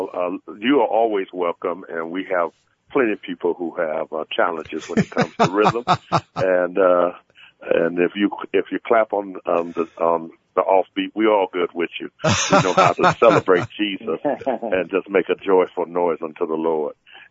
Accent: Chicago, Illinois, United States; being a person born and raised in Chicago

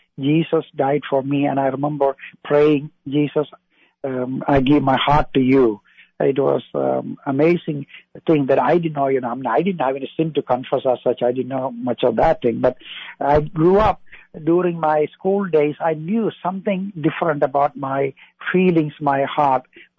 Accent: Niranam, Kerala, India; English is a second language; now in United States; my village name was mentioned, N-I-R-A-N-A-M, Niranam.

